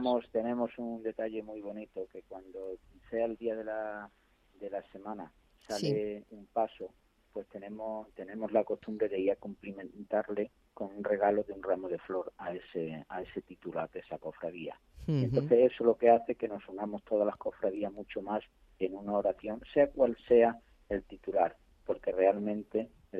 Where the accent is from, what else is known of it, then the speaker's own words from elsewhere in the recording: Torredonjimeno, Andalusia, Spain; now in Madrid, Spain; yo también soy de fuera, porque como yo soy militar, yo soy de Torredonjimeno, Jaén.